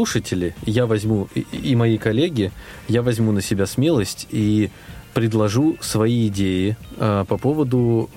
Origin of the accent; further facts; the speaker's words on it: Altai Krai, Russia; я с Алтая.